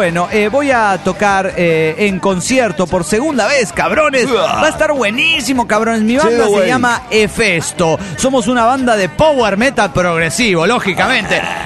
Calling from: New Jersey, United States; de New Jersey.

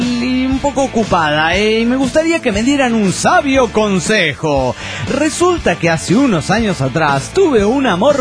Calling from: Cochabamba, Bolivia; de Cochabamba, Bolivia.

